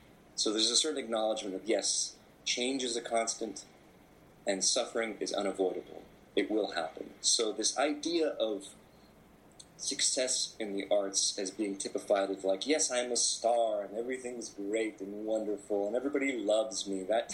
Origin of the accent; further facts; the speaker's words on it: Anchorage, Alaska, United States; born there; I was born in Anchorage, Alaska. And, you know, in Anchorage, Alaska, in the winter, darkness is abundant.